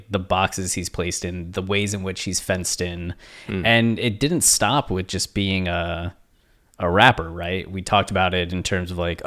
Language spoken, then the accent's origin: English; Ohio, United States; I look at this with people that I grew up with in Ohio, where a lot of them, you had some people that never wanted to leave, right?